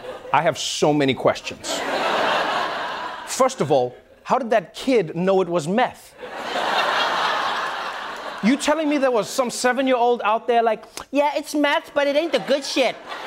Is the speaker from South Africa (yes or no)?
yes; South Africa; Let's talk about South Africa, my home country and place where I have many outstanding warrants.